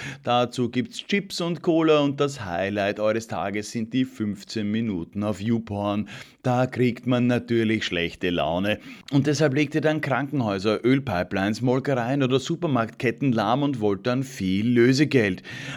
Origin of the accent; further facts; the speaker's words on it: Vienna, Austria; Als gebürtiger Wiener ist mir nichts Unmenschliches fremd.